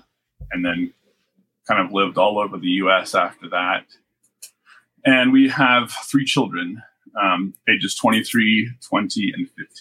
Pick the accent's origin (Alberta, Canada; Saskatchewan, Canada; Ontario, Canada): Alberta, Canada; Raymond; also born or lived in McGrath; Grew up in Raymond, Alberta, Canada. I've lived kind of all over the place. I married an American citizen, served my mission in the New Hampshire mission, mostly in Maine and Vermont.